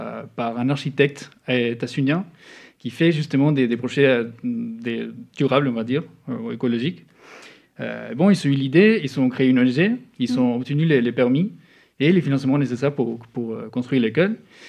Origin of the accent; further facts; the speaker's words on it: Uruguay; moi, j'ai grandi en Uruguay, ça m'a fait penser à quelque chose qui était fait dans mon pays